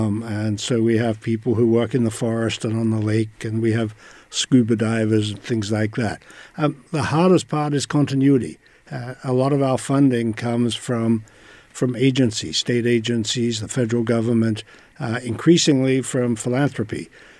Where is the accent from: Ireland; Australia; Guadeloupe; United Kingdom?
Australia; moved away as an adult; now in United States; I'm originally from Australia, the driest continent